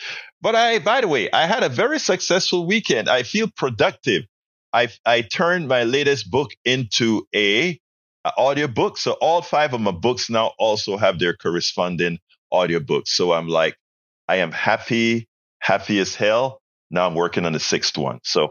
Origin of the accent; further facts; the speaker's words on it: Panama; I love him so much, even if he got my country wrong. I'm Panama. I do have Jamaican in me